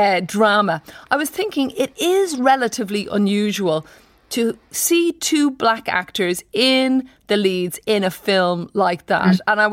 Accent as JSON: {"language": "English", "region": "London", "country": "United Kingdom", "said": "as a Londoner, I was just thinking about some of those stunts, because the London backdrops are amazing."}